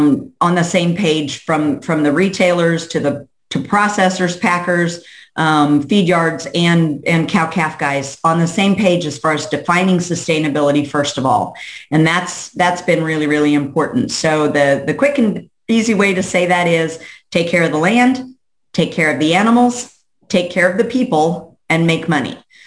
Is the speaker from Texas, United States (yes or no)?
no; Manhattan, Kansas, United States; now in White City, United States; So I'm a cattle rancher in the Flint Hills. I grew up near Manhattan, and I live at White City now.